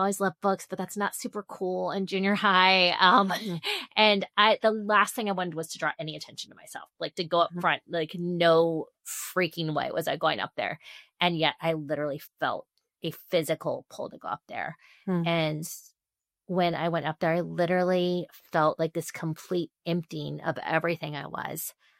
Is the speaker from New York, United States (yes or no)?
no; Columbus, Ohio, United States; I am a Midwest girl. I grew up in Columbus, Ohio.